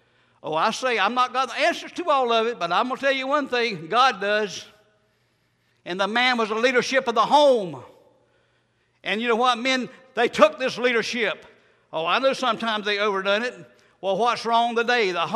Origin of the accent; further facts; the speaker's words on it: Miami, Florida, United States; I remember when it's safe, whenever we was raised in Miami, when I was a little small child, we'd catch a bus and go downtown Miami and see a movie and winter shop